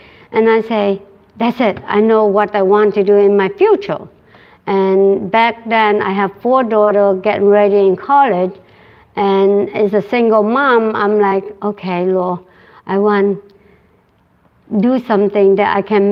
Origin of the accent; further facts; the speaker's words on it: Vietnam; English is a second language; now in United States; I come from Vietnam and go by boat since 1979. And then I landed in United States. So I grown up with like Buddhism